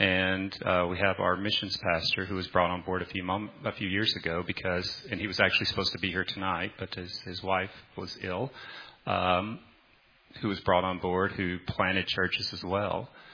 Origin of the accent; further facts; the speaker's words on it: the South, United States; I grew up in the South, like I said, and I wanted to say amen so many times out loud